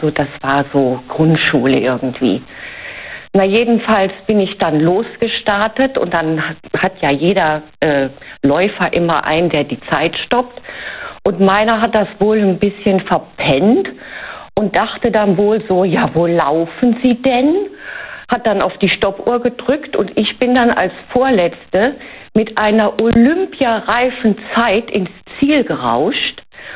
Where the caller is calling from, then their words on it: Rhineland-Palatinate, Germany; Ich bin aus der Nähe von Speyer.